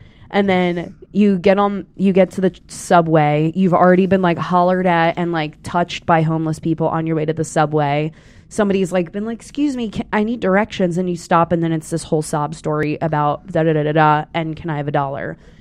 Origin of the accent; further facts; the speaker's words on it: East Coast, United States; And to me, you know, I grew up on the East Coast.